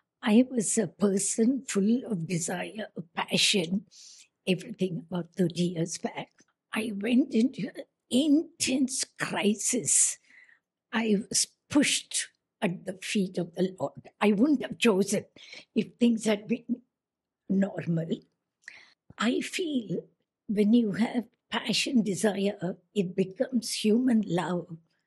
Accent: India; first language Tamil; it was Tamil, my mother tongue. One day I just told Krishna, saying, nobody knows Tamil here. I don't know Hindustani music at all. My Hindi is Bajiwale Hindi.

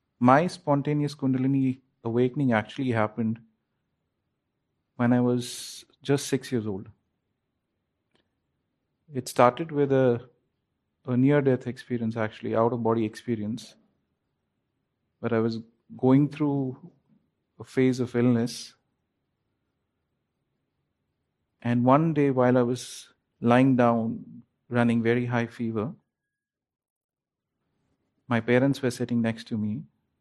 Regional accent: Srinagar, Jammu and Kashmir, India; born there; I was born in Srinagar. It's a very cold place. Winters, it can get really cold.

